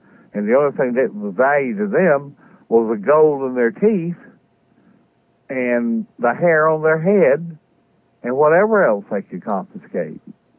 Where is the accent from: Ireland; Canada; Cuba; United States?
United States; South Carolina; these other guys from one from South Carolina, one representative. He represents my hometown.